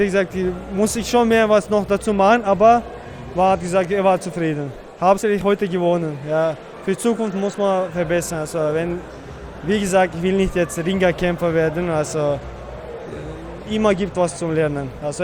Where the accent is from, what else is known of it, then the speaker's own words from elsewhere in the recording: Czechia; German is a second language; ich komme aus Tschechien, er wird schon fix wissen, ich ringe.